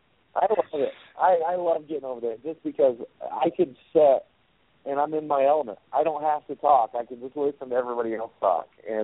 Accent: Oklahoma, United States; accent: Oklahoma; With my Oklahoma accent or hillbilly accent, whatever you want to call it, me saying good day, mate, just doesn't work.

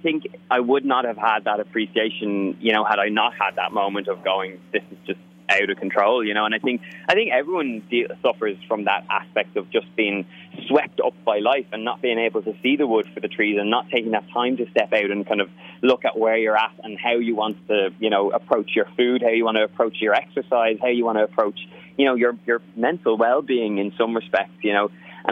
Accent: Ireland; as an Irish person, you instantly cringe when you hear those words

